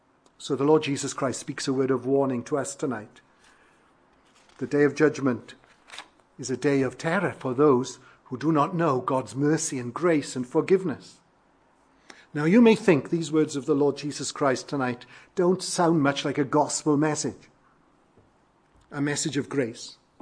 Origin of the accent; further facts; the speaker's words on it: Wales, United Kingdom; Across many of the mountains in my home country, Wales, there are mountains that tower over lakes and rivers